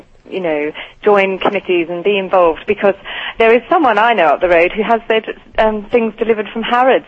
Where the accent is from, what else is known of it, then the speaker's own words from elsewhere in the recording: Australia; moved away as an adult; now in Norfolk, United Kingdom; I'm an Australian, actually, and I moved to Norfolk. Well, I first came in when I was 21, 10 years ago, for a year, just for a work placement